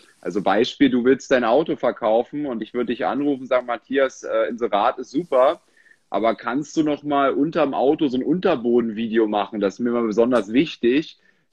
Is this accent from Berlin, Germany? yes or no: yes; Berlin, Germany; also ich komme aus Berlin, hier gibt es an jeder Ecke einen Burgerladen